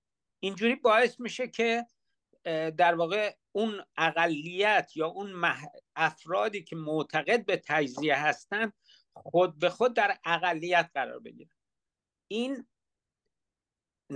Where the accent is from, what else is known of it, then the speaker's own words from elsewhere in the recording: Iran; moved away as an adult; من شخصا مگه از ایران نیومدم بیرون؟ چرا اومدم بیرون؟ برای اینکه امنیت نداشتم